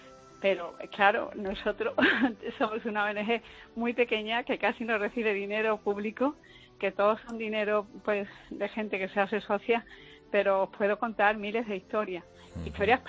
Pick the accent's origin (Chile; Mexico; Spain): Spain; Seville, Andalusia; now in Cádiz, Spain; yo soy abuela, yo soy madre, yo soy mujer, yo trabajo aquí en Cádiz, vivo en Cádiz, aunque soy de Sevilla